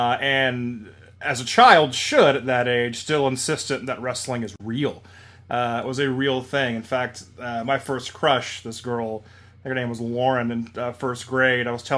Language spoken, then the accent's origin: English; Jacksonville, Florida, United States; I am originally from Jacksonville, Florida, where I spent my childhood.